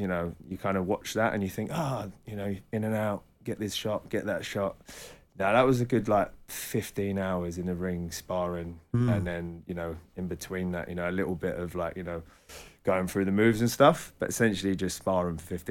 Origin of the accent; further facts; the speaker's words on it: London, United Kingdom; like most young boys growing up in London.